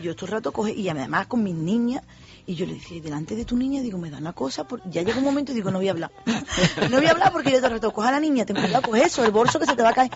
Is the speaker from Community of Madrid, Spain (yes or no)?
no; Cádiz, Andalusia, Spain; estuvo en mi tierra ella, estuvo en el Teatro Falla.